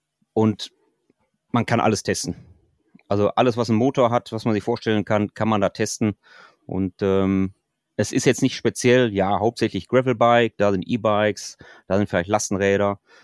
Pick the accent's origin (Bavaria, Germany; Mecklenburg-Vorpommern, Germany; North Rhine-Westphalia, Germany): North Rhine-Westphalia, Germany; ich komme aus dem Ruhrgebiet